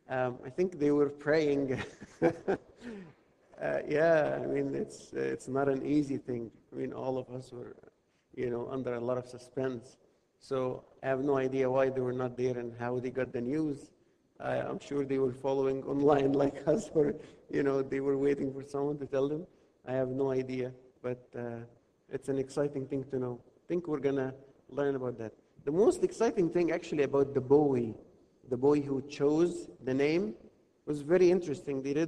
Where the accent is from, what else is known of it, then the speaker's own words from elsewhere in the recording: Beheira, Egypt; English is a second language; I was raised like the first 12 years of my life, I was raised in Bahira.